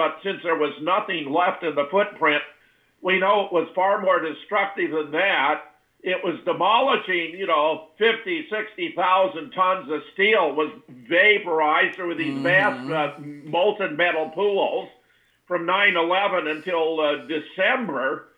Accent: California, United States; I grew up in California. I paid attention to what happens there.

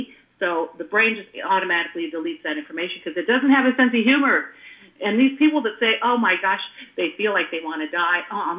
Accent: California, United States; And, you know, I'm a girl from Silicon Valley, raised there since I was 5 years old, and it was a place of ideas.

